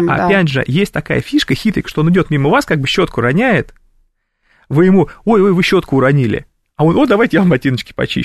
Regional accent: Moscow Oblast, Russia; Я из Подмосковья.

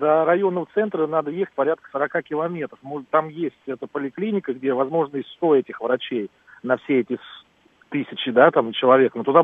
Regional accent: Tambov Oblast, Russia; Вот родом я с Тамбовской области, поселок, 1200 человек. Там не то, что у врача, там нет поликлиники, нет какого-то участка.

